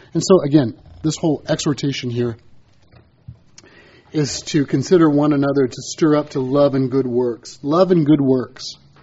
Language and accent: English; United States; I'm American, they're British, we speak the same language generally.